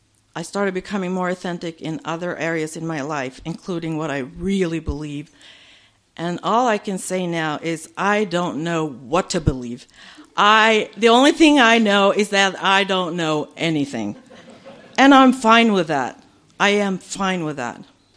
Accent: Sweden; I want to continue on the Swedish theme. I come from Sweden originally.

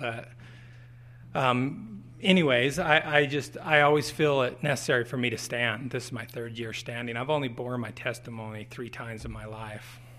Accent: Utah, United States; I'm from the Utah County group. I call it the compound. I've lived there my whole life.

